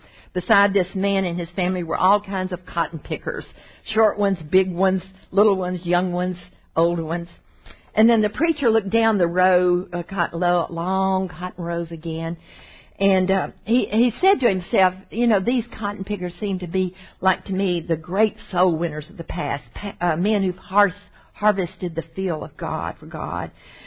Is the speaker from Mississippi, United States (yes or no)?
yes; Mississippi, United States; I grew up in Mississippi, and so this is just a picture from my past, okay?